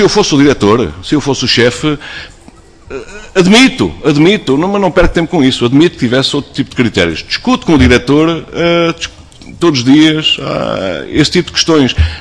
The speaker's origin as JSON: {"language": "Portuguese", "region": "Castelo Branco", "country": "Portugal", "said": "Eu sou de Castelo Branco, sou jornalista há 30 anos"}